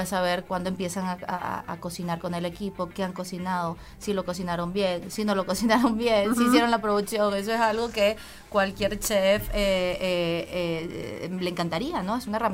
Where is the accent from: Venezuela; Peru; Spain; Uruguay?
Venezuela; moved away as an adult; now in Mexico; Yo soy venezolana, sí. Ya tengo ya 4 años en México.